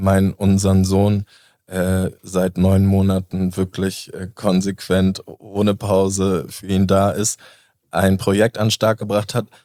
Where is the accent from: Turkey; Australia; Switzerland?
Switzerland; Basel, Basel-Stadt; Ich komme aus Basel.